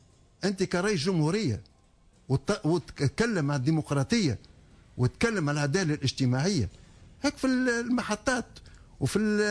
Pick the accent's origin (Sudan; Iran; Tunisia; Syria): Tunisia; من الكلام اللي قالوا احنا كشعب تونسي